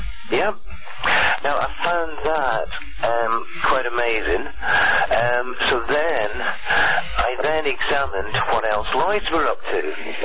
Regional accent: Scotland, United Kingdom; now in Blackpool, United Kingdom; I'm originally Scottish. I now live in Blackpool.

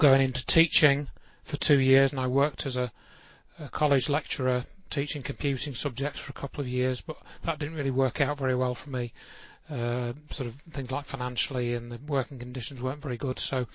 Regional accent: Yorkshire and the Humber, United Kingdom; I grew up in Yorkshire, which is the largest county in England.

